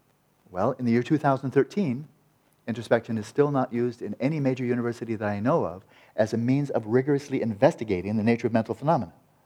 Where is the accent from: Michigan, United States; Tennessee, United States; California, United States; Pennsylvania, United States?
California, United States; But they built one up above my hometown, the 100-inch telescope there in Mount Wilson.